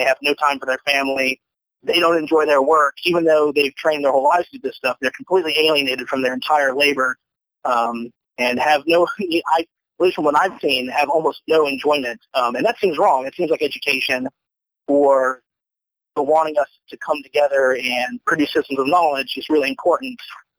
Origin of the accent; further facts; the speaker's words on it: West Virginia, United States; I'm from West Virginia.